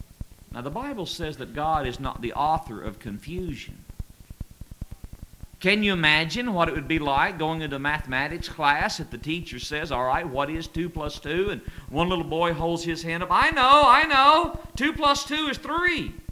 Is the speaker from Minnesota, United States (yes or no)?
no; Bowling Green, Kentucky, United States; also born or lived in Indiana / Paris, Kentucky; I am originally from Bowling Green, Kentucky, but I moved away from there for a while, and I preached in Indiana for 6 years, and then I moved to Paris, Kentucky